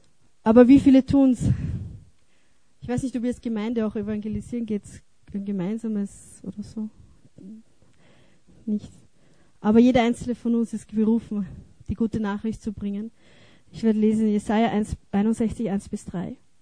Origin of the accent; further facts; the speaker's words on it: Vienna, Austria; Mein Jerusalem war Wien, wo ich aufgewachsen bin.